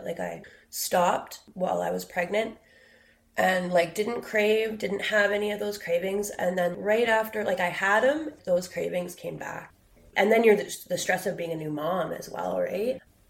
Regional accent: Atlin, British Columbia, Canada; I usually say that I'm from Atlin, and that's really because like that's where I grew up and that's where my heart is, and I have family there. And yeah, I moved there when I was 7.

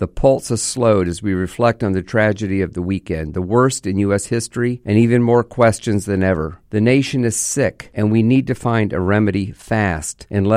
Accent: Orlando, Florida, United States; It happened right here in my hometown, 1 mile from where I lived when my wife and I were newly married. We lived close to downtown Orlando

